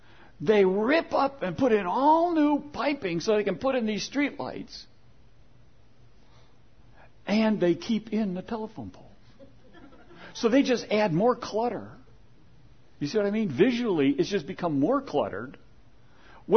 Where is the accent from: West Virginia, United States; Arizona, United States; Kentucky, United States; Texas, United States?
West Virginia, United States; It's like, I'm from West Virginia, too.